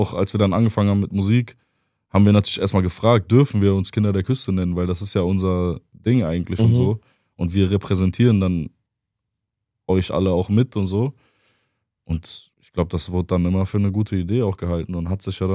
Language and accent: German; Cologne, North Rhine-Westphalia, Germany; wir kommen ja aus Sürth, oder viele von uns kommen aus Sürth, wir haben immer in Sürth gechillt.